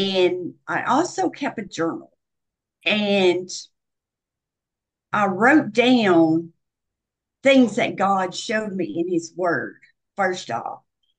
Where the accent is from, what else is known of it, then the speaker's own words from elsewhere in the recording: the South, United States; So I did put a chapter in there about Southern Belles, since I'm from the South, and about how they dress, how they talk